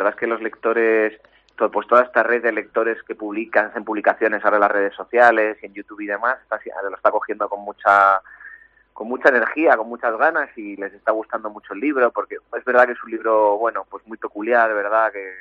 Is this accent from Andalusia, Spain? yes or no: no; Madrid, Community of Madrid, Spain; also born or lived in Ferrol; Sí, yo soy nacido en Madrid y pasé muchos años en Madrid en la infancia, pero bueno, mi familia es ferrolana y acabamos por volver a Ferrol y estudié la carrera en La Coruña